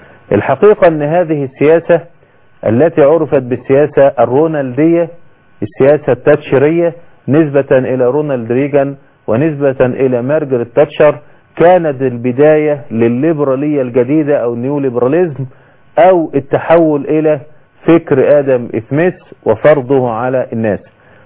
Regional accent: Egypt; ووقع هذا عندنا في مصر

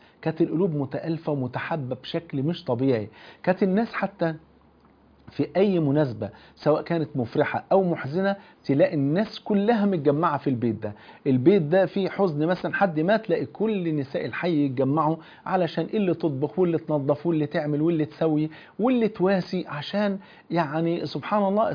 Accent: Egypt; عندنا في مصر بيبقى الاماكن زحمه جدا جدا والناس مروحه، فانا بقف عند على كورنيش النيل، كنت عايش في منطقه اسمها مصر القديمه، فكنت عايش هناك في منطقه على النيل مباشره قريبه من النيل

